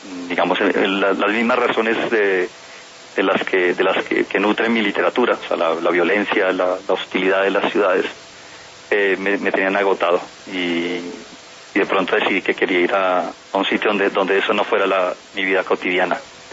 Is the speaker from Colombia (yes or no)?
yes; Bucaramanga, Santander, Colombia; also born or lived in Cali; yo nací en Cali, pero pues crecí en Bucaramanga, y claro, pues, conservo muchos lazos con Bucaramanga porque pues ahí vive todavía mi madre, mi padre pasa largas temporadas ahí